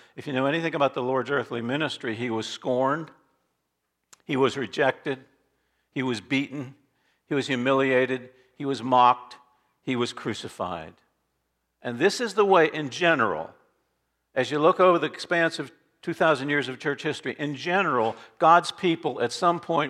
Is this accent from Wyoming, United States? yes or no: no; Barkeyville, Pennsylvania, United States; Although I am from Barkeyville, Pennsylvania.